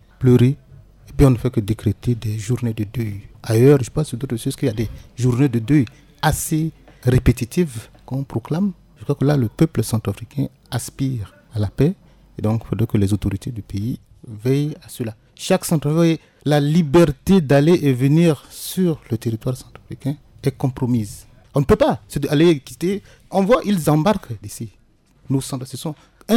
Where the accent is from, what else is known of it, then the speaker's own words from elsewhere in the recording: Central African Republic; Je vais m'avoir celle des députés de la nation qui l'ont exprimé tout à l'heure en tant que centrafricain.